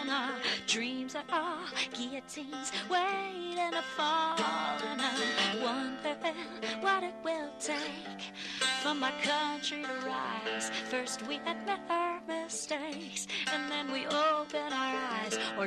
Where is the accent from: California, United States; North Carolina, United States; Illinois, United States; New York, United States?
New York, United States; Buffalo; For instance, in the city that I grew up in Buffalo, New York, there's been so much white flight to the suburbs.